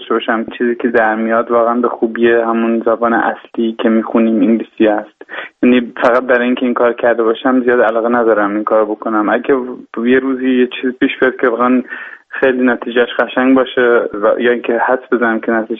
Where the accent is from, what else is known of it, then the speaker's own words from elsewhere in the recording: Germany; also born or lived in Tehran, Iran; من در سال 1981 تو تهران به دنیا آمدم، تو آلمان بزرگ شدم